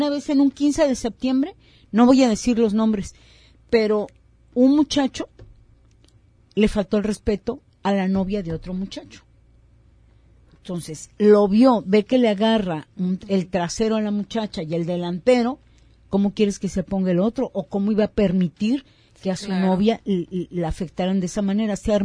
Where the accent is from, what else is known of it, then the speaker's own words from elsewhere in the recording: Ciudad Juárez, Chihuahua, Mexico; moved away as an adult; yo vengo de Ciudad Juárez, Chihuahua. En su momento yo era feliz en Juárez.